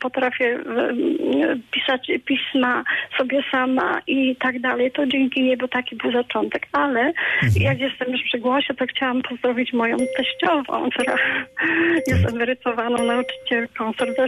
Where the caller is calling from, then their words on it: Otyń, Lubusz Voivodeship, Poland; Ja z Otynia.